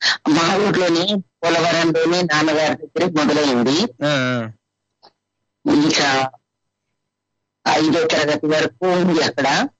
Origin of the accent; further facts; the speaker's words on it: Kolavaram, Andhra Pradesh, India; born there; నేను కోలవరం గ్రామంలో మా స్వగ్రామం గుంటూరులో జన్మించాను తాతగారింటో.